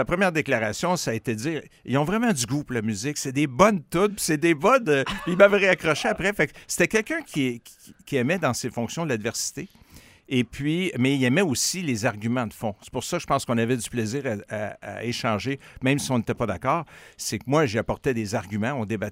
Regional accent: Montreal, Quebec, Canada; Moi, je suis de Montréal.

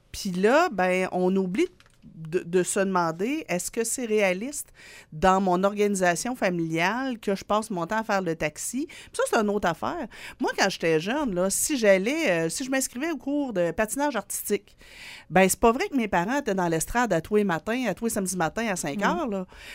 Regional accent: Thetford Mines, Quebec, Canada; moi, chez nous, là, je viens de Thetford-Mind. Mon père travaillait à la mine, puis ma mère était à la maison à temps plein.

